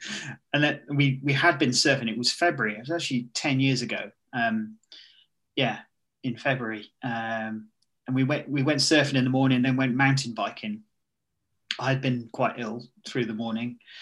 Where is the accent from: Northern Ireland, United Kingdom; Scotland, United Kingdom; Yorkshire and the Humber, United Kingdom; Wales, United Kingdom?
Wales, United Kingdom; St Davids; So I'm from St. David's in West Wales, and it's a peninsula.